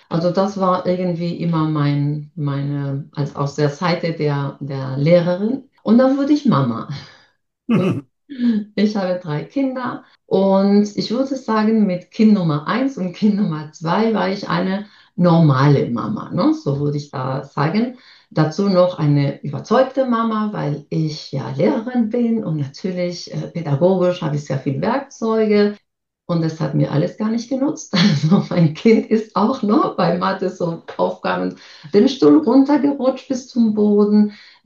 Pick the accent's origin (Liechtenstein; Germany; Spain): Spain; ich habe Spanischunterricht gegeben, ich bin ja Spanierin